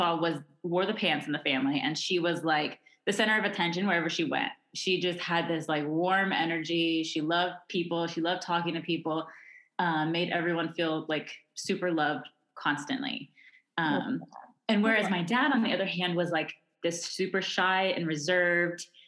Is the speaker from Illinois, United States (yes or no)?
no; Rockledge, Florida, United States; So I grew up over on the Space Coast in a little town called Rockledge, Florida.